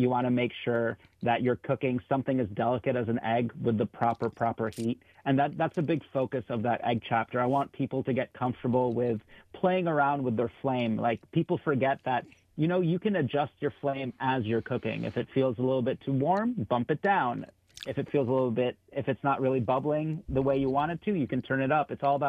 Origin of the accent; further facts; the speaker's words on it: Doha, Qatar; So growing up in Doha, bagels weren't super easily accessible.